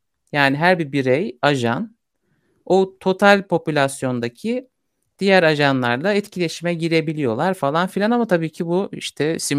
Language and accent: Turkish; Çanakkale, Turkey; Ya şöyle ben üniversiteye kadar küçük şehirdeydim. Çanakkale'de yaşadım. Orada büyüdüm diyebilirim.